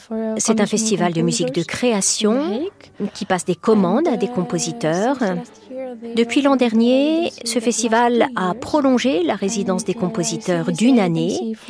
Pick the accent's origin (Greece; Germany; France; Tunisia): Greece; moved away as an adult; now in The Hague, Netherlands; J'ai quitté la Grèce en 2018, après mon bac, et je suis allée à La Haye, où je vis et travaille aujourd'hui.